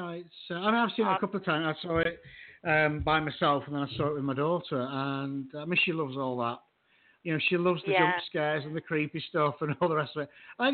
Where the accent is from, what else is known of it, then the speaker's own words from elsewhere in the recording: United Kingdom; But I am British, and we are famous for being xenophobic.